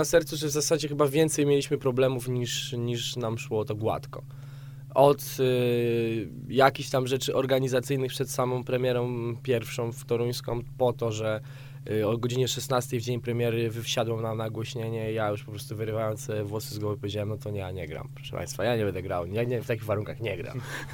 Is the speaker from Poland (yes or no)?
yes; Częstochowa, Silesian Voivodeship, Poland; częstochowianin, jak i ja również jestem częstochowianinem